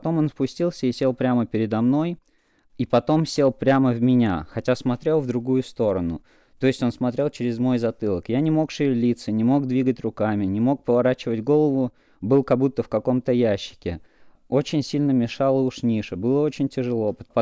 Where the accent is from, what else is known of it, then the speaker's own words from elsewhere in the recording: Saint Petersburg, Russia; also born or lived in Omsk; now in London, United Kingdom; Родился в Омске, вырос в Питере, жил много где. Сейчас последние несколько лет с женой и с маленькими детьми живем в Лондоне.